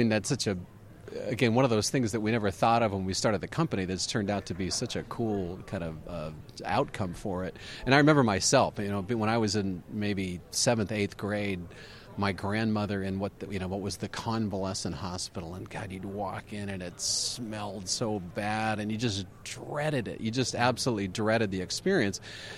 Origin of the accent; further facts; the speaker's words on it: California, United States; I grew up in the Silicon Valley world